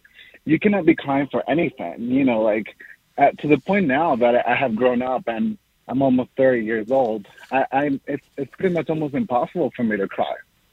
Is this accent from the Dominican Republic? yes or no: yes; Dominican Republic; now in Harlem, United States; I am a first generation. I came from the Dominican Republic about 10 years ago to the U.S., and I've been living in Harlem ever since then.